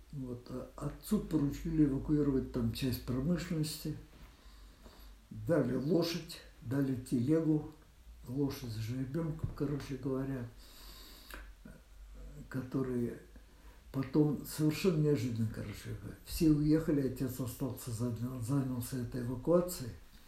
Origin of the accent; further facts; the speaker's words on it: Saint Petersburg, Russia; То есть дома Мы все были коренные ленинградцы все, короче говоря.